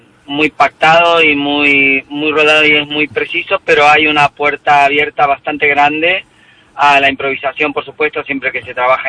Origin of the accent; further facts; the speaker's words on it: Patagonia, Argentina; cualquier verdura es una expresión argentina, yo soy patagónico.